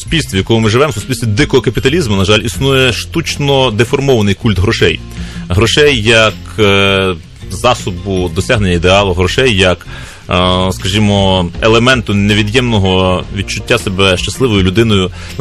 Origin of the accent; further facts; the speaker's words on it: Lviv, Lviv Oblast, Ukraine; Є депресивні явища, в моєму рідному місті, на жаль, це так.